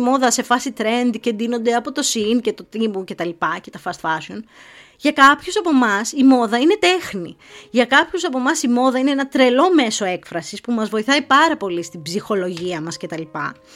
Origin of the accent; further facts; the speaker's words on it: Loutsa, Attica, Greece; γιατί ήμουν ένα παιδί από τη Λούτσα